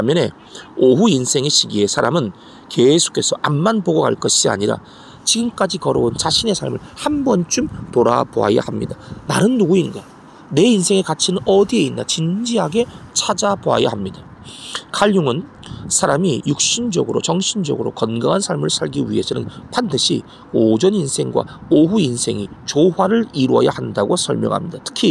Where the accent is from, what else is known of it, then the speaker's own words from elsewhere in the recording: Mapo, Seoul, South Korea; 저도 어릴 적 살던 서울 마포에 있는 제 고향집을 생각해 보니까